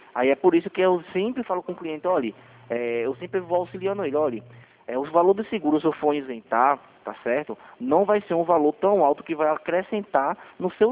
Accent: Recife, Pernambuco, Brazil; Não, não, não, não. Sou de Recife.

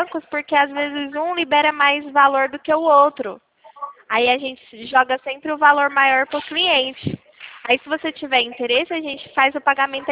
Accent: Rio Claro, São Paulo, Brazil; A gente é daqui de Rio Claro, São Paulo.

